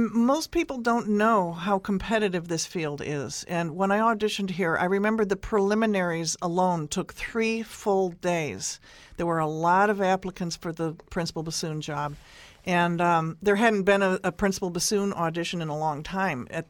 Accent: Johnson City, New York, United States; now in Columbus, United States; Well, I'm originally from Johnson City, New York, and I attended the Eastman School of Music in Rochester, New York

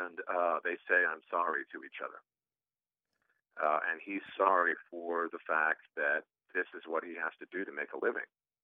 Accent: California, United States; also born or lived in Texas; No, well, I was born in Texas, the youngest of four, and 6 months after I came along, we moved to California.

